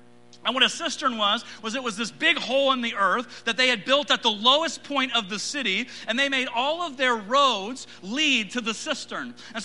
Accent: Lancaster, California, United States; now in Yuma, United States; I'm from Lancaster, California. We had hot and windy. And in Yuma, Arizona, we have hot and hotter, okay?

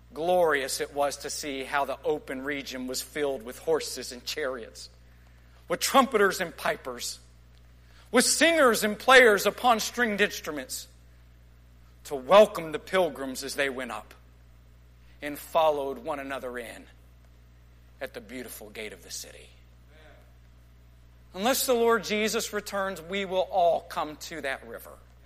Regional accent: Texas, United States; I grew up in West Texas, and it really does have its own unique beauty.

